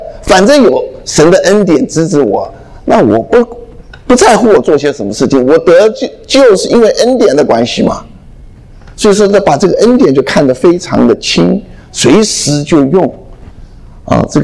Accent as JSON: {"language": "Chinese", "country": "China", "said": "我们是中国人的话，我们一年过两个年，对不对？"}